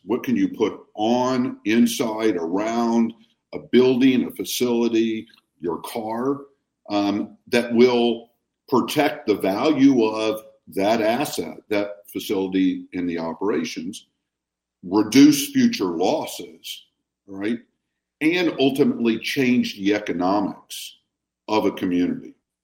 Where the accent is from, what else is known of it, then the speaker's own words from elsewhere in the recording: Houston, Texas, United States; Well, as a fourth generation Houstonian, it's just so hard to see my hometown, you know, get hit persistently with a lot of these weather and other types of disasters.